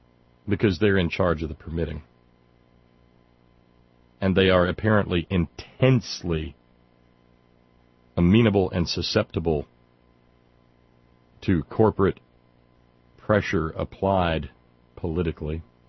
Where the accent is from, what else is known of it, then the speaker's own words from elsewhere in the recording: Florence, Alabama, United States; You know, when three-bedroom brick ranch homes like the one I grew up in Florence, Alabama, are going for, you know, $1 million in Southern California